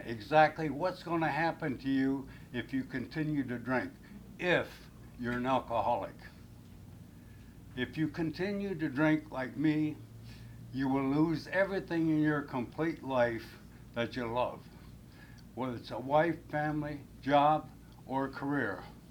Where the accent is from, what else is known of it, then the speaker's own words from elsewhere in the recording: Muskegon, Michigan, United States; But anyway, going back, I grew up in Michigan.